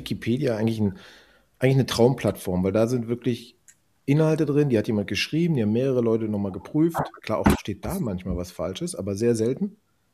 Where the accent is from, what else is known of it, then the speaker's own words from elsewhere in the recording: Düsseldorf, North Rhine-Westphalia, Germany; Ich kannte mich früher hier in meiner Heimat Düsseldorf mega gut aus.